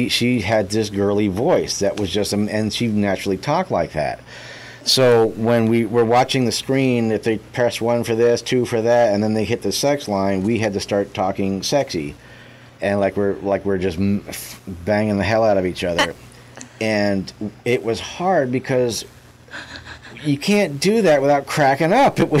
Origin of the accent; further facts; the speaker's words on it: New Hampshire, United States; also born or lived in Memphis / Phoenix / Denver; now in Los Angeles, United States; I came from, I grew up in New Hampshire, went to Memphis, came to Arizona, then to Denver.